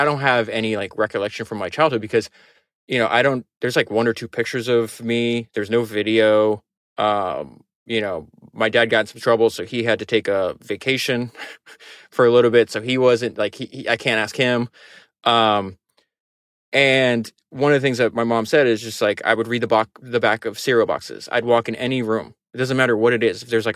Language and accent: English; Florida, United States; like I grew up in Florida, you could start working at 15 years old then.